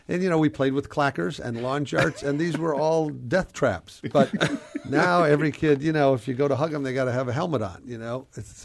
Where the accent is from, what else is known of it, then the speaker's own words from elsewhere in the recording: Nebraska, United States; I was a kid from Nebraska who, doing stand-up and having started with magic and juggling and so forth, like to be on the Johnny Carson show and get his okay.